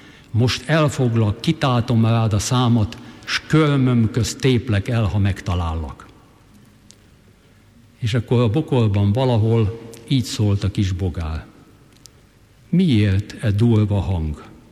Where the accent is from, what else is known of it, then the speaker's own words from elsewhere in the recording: Kecskemét, Bács-Kiskun, Hungary; Kecskeméten, ahol felnőttem